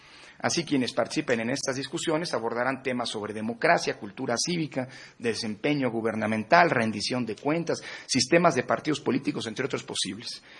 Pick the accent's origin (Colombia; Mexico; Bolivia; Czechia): Mexico